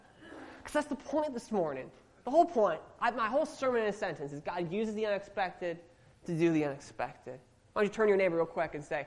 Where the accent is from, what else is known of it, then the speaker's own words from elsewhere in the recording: Edmonton, Alberta, Canada; Okay, I grew up in a city. I grew up in Edmonton.